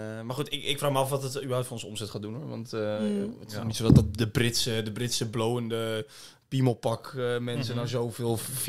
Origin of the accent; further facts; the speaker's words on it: Amsterdam, North Holland, Netherlands; Ik ben echt Amsterdammer, ik kom er niet uit.